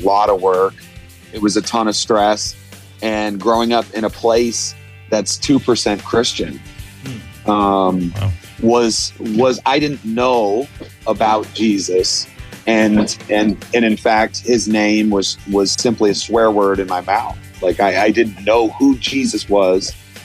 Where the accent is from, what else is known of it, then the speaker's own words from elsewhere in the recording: Vermont, United States; Yeah, I grew up in Vermont, and my dad had about 240 acres